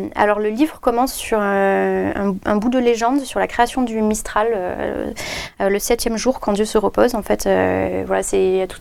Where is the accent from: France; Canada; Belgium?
France; Provence-Alpes-Côte d'Azur; born or raised there